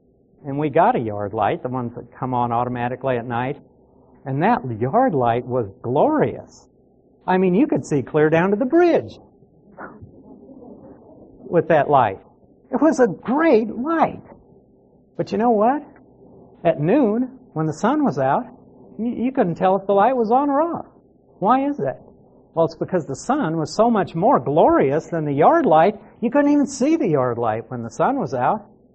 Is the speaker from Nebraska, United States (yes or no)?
yes; Nebraska, United States; Now, you all know I came from Nebraska. And I lived in Nebraska. I lived clear out on a farm in the boonies.